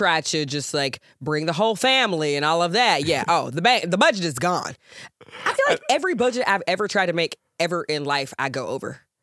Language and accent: English; Georgia, United States; because you know I'm from Georgia. I'm a Georgia girl, born and bred.